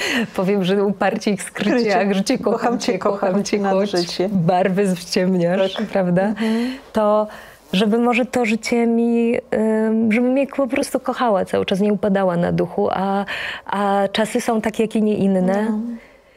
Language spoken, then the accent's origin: Polish; Żywiec, Silesian Voivodeship, Poland; od czasu, jak urodziłam się w Żywcu, w bloku, z widokiem na góry i byłam dziewczynką